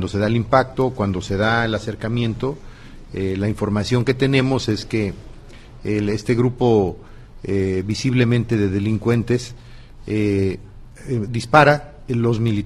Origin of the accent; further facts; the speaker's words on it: Guerrero, Mexico; Son hechos lamentables que yo quisiera que no sucedieran, como guerrerense, como mexicano, como gobernador, por supuesto, pero se dan.